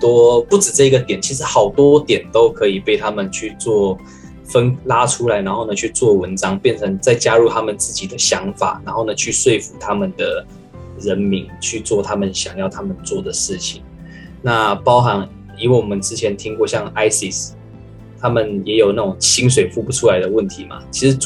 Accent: Taiwan; 我在这边长大嘛

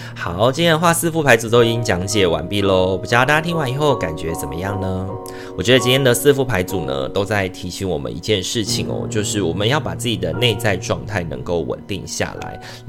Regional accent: Taiwan; 我们就是台湾人的那个性格嘛

